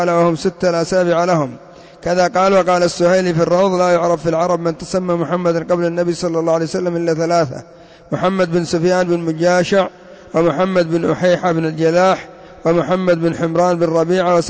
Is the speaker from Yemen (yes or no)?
yes; Yemen; أما عندنا في اليمن كثير منهم يتسمى باسم محمد وعلي